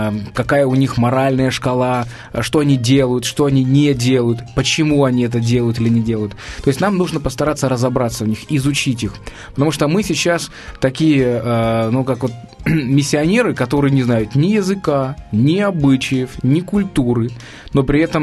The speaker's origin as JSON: {"language": "Russian", "country": "Ukraine", "tie": "born or raised there", "said": "Я родом из Украины."}